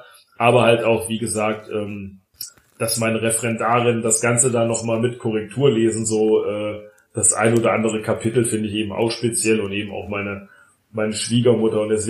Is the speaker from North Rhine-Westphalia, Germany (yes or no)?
yes; Cologne, North Rhine-Westphalia, Germany; dass das halt als Kölner auch so ein bisschen in die Richtung eingefärbt ist